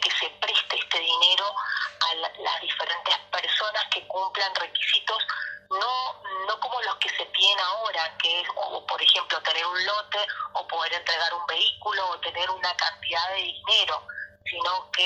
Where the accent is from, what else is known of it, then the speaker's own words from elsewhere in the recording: La Consulta, Mendoza, Argentina; Yo que vengo de San Carlos, en la ciudad de La Consulta